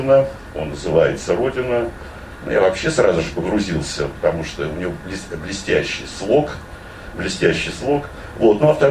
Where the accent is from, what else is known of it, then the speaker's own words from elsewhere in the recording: Ulan-Ude, Buryatia, Russia; Через год этот двухтомник дошел до моего родного города Улан-Удэ, и в 1993 году, будучи в Улан-Удэ, мне посчастливилось купить этот двухтомник